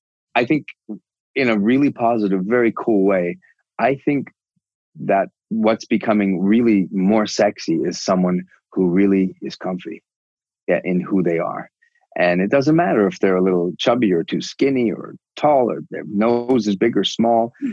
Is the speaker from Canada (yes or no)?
yes; Canada; There's something really special about being Canadian, isn't there, though?